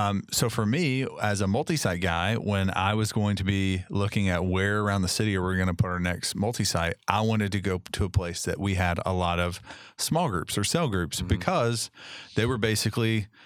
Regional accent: Kentucky, United States; Yes, but yeah, I'm from Kentucky.

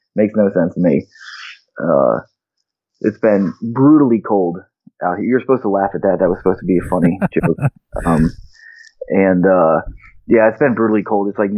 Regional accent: Maryland, United States; I grew up in Maryland, so a lot of people that was a big vacation destination was Ocean City.

